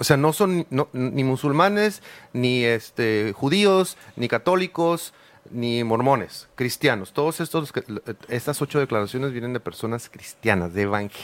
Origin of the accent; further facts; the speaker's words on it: Mexico; yo soy el clásico mexicano, huevón, que se levanta tarde, que no cumple, que queda mal, no soy.